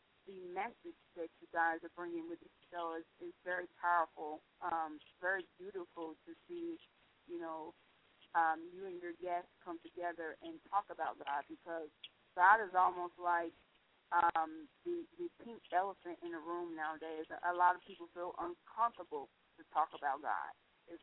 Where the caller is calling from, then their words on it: Kentucky, United States; I'm calling from Northern Kentucky, and I found out about the show actually through a friend.